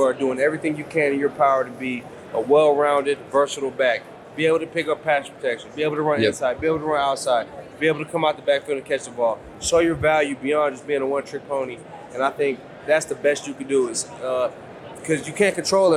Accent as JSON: {"language": "English", "region": "Michigan", "country": "United States", "said": "So I'm from Michigan."}